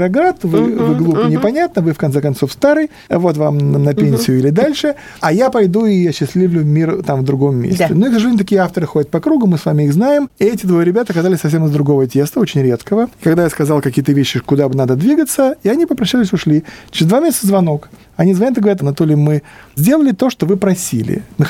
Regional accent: Moscow, Russia; ко мне в Москву, они же питерцы, а я москвич.

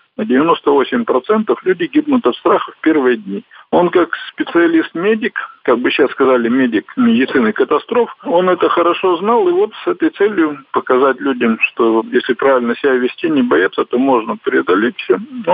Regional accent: Urals, Russia; я решил поехать на историческую родину, а родом я с Урала

